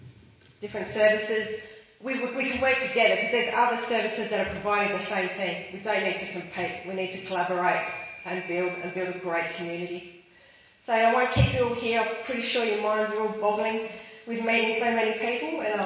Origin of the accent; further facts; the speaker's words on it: Glenelg, South Australia, Australia; I grew up in Glenelg, down there by the beach with my parents who still live there 40 years later.